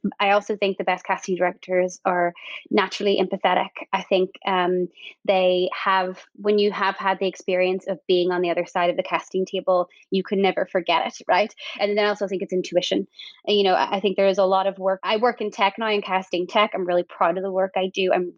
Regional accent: Northern Ireland, United Kingdom; now in New York City, United States; I am a casting director in New York. I'm also the casting specialist at Backstage LLC. I am originally from Northern Ireland.

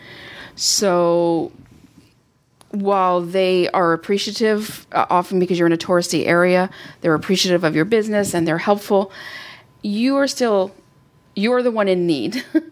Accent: Canada; we, being Canadian, French is our second language. Although many of us don't speak French, us included, we've always taken it in school.

